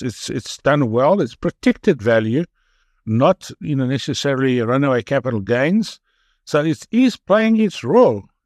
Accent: South Africa; It's very difficult to get invested directly into gold as a South African on the South African market.

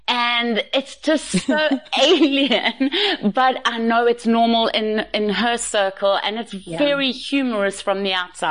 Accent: South Africa; I think as a South African abroad, and this is the wonderful thing about Tally's

